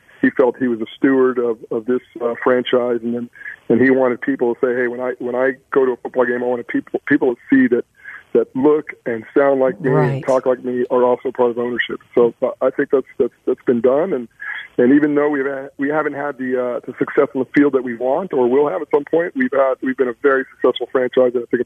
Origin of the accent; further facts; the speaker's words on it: El Paso, Texas, United States; And so for us, you know, growing up in El Paso and being part of Texas and Friday Night Lights